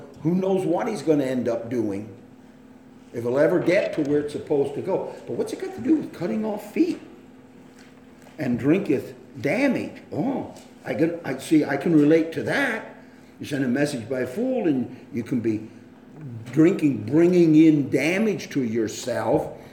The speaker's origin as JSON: {"language": "English", "region": "Pennsylvania", "country": "United States", "tie": "born or raised there", "said": "a common saying growing up in Pennsylvania Dutch country"}